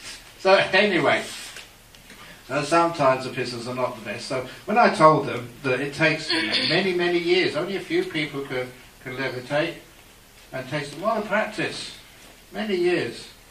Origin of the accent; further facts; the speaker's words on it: Perth, Western Australia, Australia; In my hometown, Perth, there was a man who tried to rob the jewelry store.